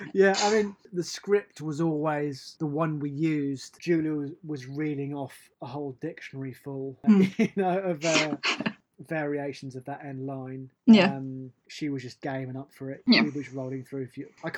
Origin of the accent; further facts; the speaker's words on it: United Kingdom; And because I'm British as well